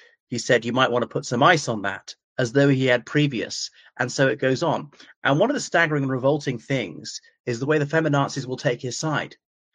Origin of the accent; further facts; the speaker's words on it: Ireland; from Ireland